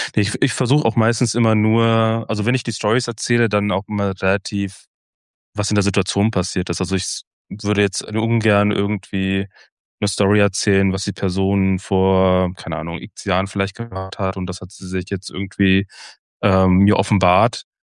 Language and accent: German; Hanover, Lower Saxony, Germany; Ich bin ja aufgewachsen in Hannover und wenn man Hannover-Berlin vergleicht, ist natürlich zwei verschiedene Welten, obwohl Hannover auch eine Landeshauptstadt ist. Im Vergleich zu Berlin immer noch klein, ich würde nicht sagen dörflich, aber schon Kleinstädter-Vibes, könnte man vielleicht sagen.